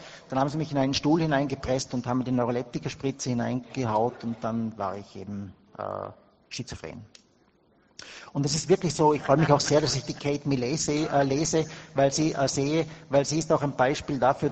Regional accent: Vorarlberg, Austria; ich komme aus Vorarlberg, ein sehr schönes Bundesland von Österreich.

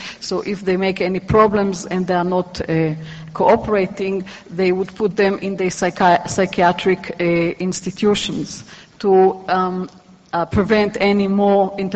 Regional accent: Israel; and I'm also from Israel.

